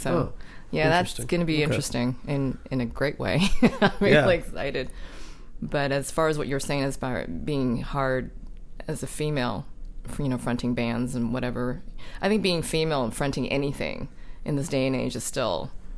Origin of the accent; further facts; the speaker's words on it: Hong Kong; born there; So I'm born from Hong Kong. I came through here, and I picked up on jazz in a restaurant setting.